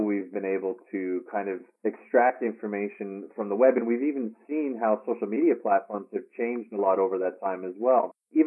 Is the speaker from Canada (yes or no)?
yes; Canada; accent: Canadian; You can decipher my Canadian accent, which is good.